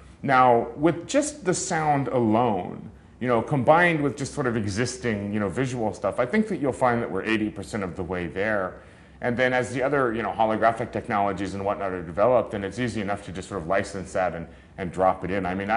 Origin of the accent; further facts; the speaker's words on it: Hawaii, United States; I say guys just because I'm from Hawaii and we say guys to mean guys and girls.